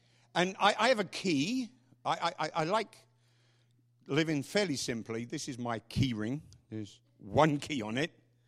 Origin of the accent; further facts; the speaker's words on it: London, United Kingdom; When I was a kid, growing up in London, my father came from a very poor family.